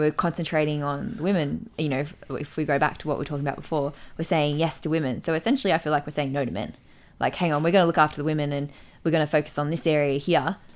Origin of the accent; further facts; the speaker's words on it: England, United Kingdom; But I am English.